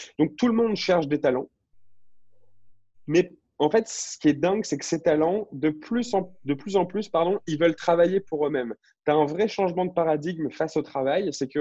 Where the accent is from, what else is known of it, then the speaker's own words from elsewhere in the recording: Lille, Hauts-de-France, France; moved away as an adult; Je suis un Lillois de base. Je suis né à Lille, j'ai fait toute ma scolarité là-bas. Ma famille est encore là-bas. Je suis parti après mon bac S à 18 ans.